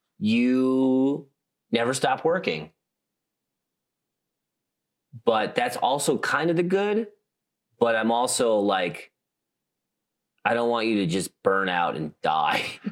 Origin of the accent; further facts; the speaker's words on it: South Dakota, United States; I've got a buddy on the Platte River here, but I grew up in South Dakota just doing sloughs and stuff early morning.